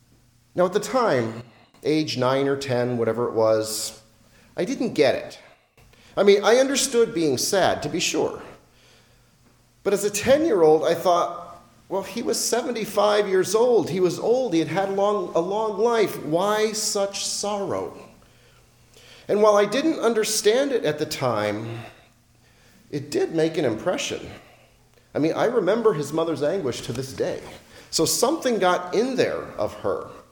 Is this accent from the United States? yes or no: yes; Los Angeles, California, United States; I grew up in Los Angeles, California, part of the local Orthodox parish there.